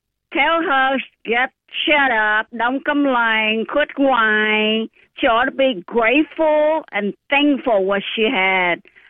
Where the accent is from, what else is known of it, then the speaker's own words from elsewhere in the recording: Vietnam; English is a second language; now in United States; I am from Vietnam. I lived here for 50 years.